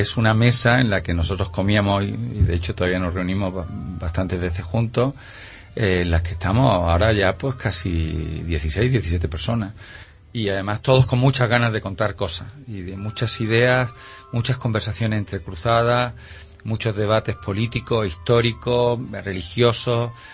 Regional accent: Jaén, Andalusia, Spain; born there; Soy nacido en Jaén en febrero del 61. Soy de familia jiennense por parte de madre. … son de Andújar, de Marmolejo, de aquí muy cercano a la provincia de Córdoba

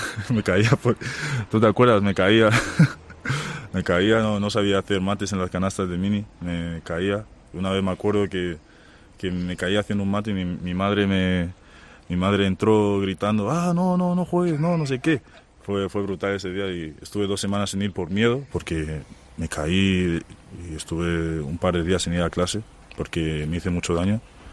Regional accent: Madrid, Community of Madrid, Spain; Yo soy de Madrid, madrileño.

